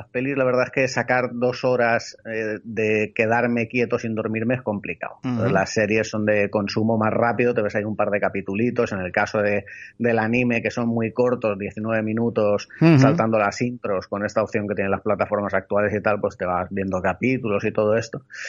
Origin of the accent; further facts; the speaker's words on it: Elche, Valencian Community, Spain; Pues vengo, nací, vivo, vamos, 8 apellidos, como la película, ¿no? En Elche, provincia de Alicante, Comunidad Valenciana.